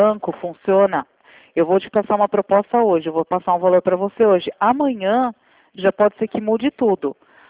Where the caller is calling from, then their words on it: Sorocaba, São Paulo, Brazil; falando de Sorocaba. É 100